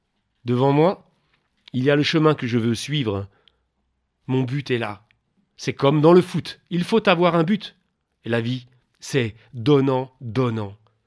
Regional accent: Senegal; now in Persan, France; Je suis parti du Sénégal fin 2013 et je suis arrivé en 2014 en France.

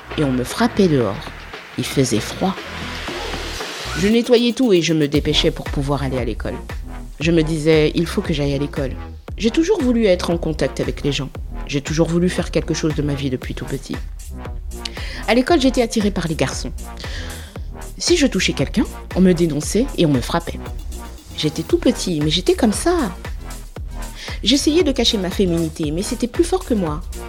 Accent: Guinea; born there; Je suis née comme ça. Je suis née en Guinée-Conakry.

